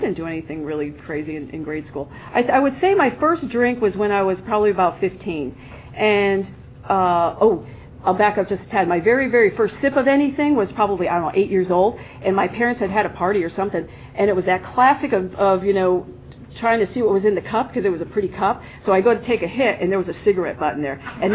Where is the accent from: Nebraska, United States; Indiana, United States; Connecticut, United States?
Connecticut, United States; I'm unique too because I'm from Connecticut and I'm born and raised, and I'm not a Yankee. I'm a Southern New Englander.